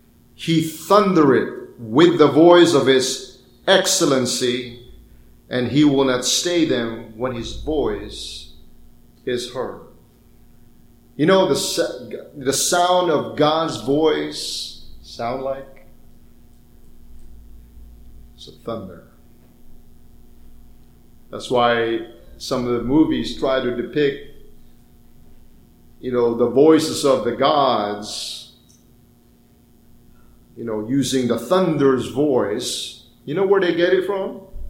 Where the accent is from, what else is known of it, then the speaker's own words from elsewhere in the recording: Philippines; Growing up in the Philippines, for example, when it's raining and you see the lightning just go, and then you hear rumbling, thunder.